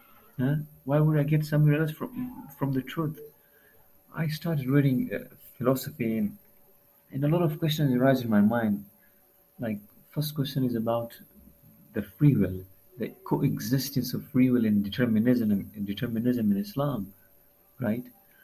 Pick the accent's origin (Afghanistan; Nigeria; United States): Afghanistan; now in Pakistan; I am basically from Afghanistan, but for the past 8 or 9 years, I have been living here in Pakistan as a migrator. And I am belonging from a very strict religious family. My father is an Islamic scholar.